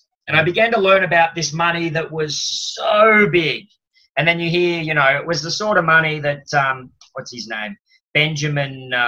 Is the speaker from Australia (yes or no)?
yes; Australia; I'm an Australian citizen.